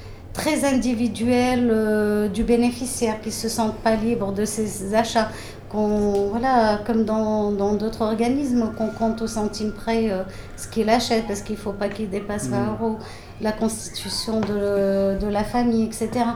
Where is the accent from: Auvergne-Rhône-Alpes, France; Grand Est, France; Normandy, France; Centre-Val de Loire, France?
Grand Est, France; Hautepierre; Moi, comme je disais, j'ai grandi à Haute-Pierre, donc c'est vrai que j'ai apprivoisé cette population que je trouve magnifique.